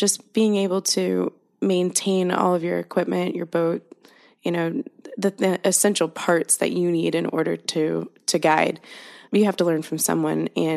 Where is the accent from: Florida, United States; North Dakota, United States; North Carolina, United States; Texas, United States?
Florida, United States; Fort Myers; born there; I was born in Fort Myers, Southwest Florida.